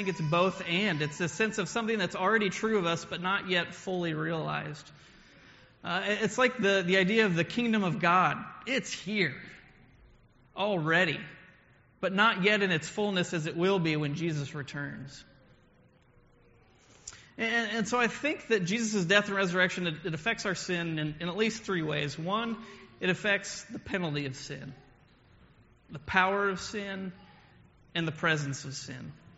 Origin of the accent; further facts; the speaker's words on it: Kansas, United States; I grew up in Kansas and went to college in Montana.